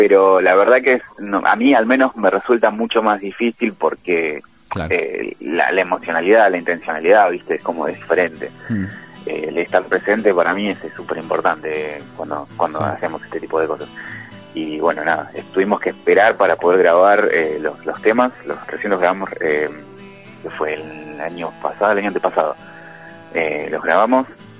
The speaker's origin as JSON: {"language": "Spanish", "region": "Buenos Aires", "country": "Argentina", "said": "Somos de diferentes zonas, pero por lo general, genéricamente somos de Capital, pero bueno, de diferentes barrios"}